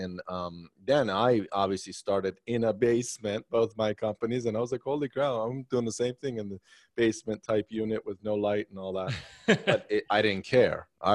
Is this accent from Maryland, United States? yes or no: yes; Maryland, United States; Yeah, so I was I grew up in Maryland. I was seven. And then I lived in Arlington for a while because we're in a tri-state area.